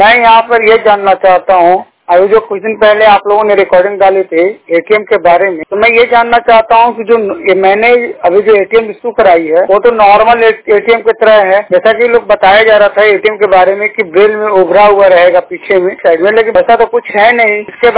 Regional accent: Aurangabad, Bihar, India; मैं बिहार औरंगाबाद जसोईया का निवासी हूँ

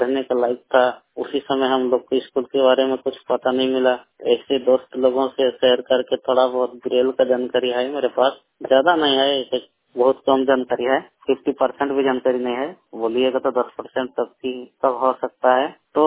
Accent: Kharsawan, Jharkhand, India; Post office Kharsawan, थाना Kharsawan, block Kharsawan, गांव Kumar raiding, और हमारे झारखंड की राजधानी रांची है। हम लोग झारखंड के निवासी हैं, झारखंड में रहते हैं, हम ग्रामीण क्षेत्रों के रहने वाले हैं।

